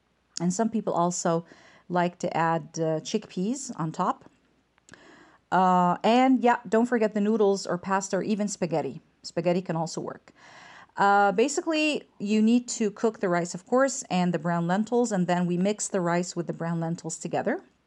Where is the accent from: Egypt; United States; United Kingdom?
Egypt; now in Montreal, Canada; This is my second vacation since I came to Montreal in 2017. Egypt is my home country, and that's why I do visit every once in a while.